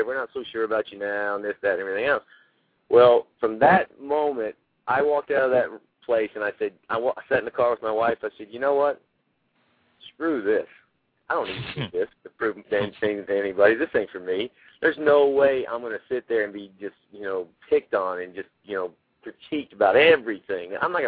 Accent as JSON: {"language": "English", "town": "Orange", "region": "Texas", "country": "United States", "said": "But, yeah, you know, we're old country boys. He was from Oklahoma, and I was from Orange, Texas, so we didn't think any of it."}